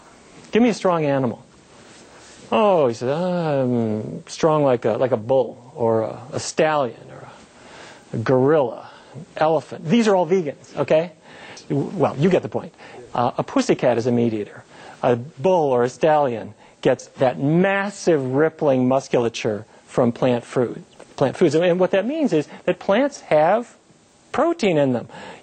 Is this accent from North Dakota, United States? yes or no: yes; Fargo, North Dakota, United States; Now, we all really grew up with meat-based diets. I grew up in Fargo, North Dakota, and that was the only way we knew to eat.